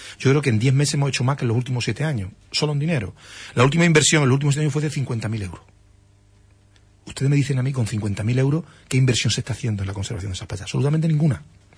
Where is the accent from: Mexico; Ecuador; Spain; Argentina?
Spain; Huelva, Andalusia; somos gente de Huelva, no venimos de otras provincias, conocemos perfectamente la provincia